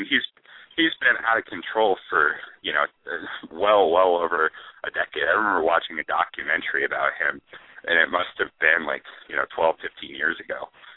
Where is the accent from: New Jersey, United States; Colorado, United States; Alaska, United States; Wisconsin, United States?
Colorado, United States; Denver; Yeah, I am from Denver, and thanks for taking my call.